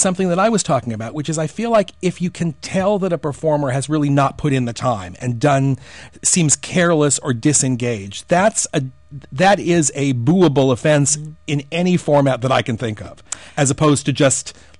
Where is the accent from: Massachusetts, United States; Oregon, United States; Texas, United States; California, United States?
California, United States; Los Angeles; now in Philadelphia, United States; I grew up in Los Angeles. I've been in Philadelphia now for 20 years.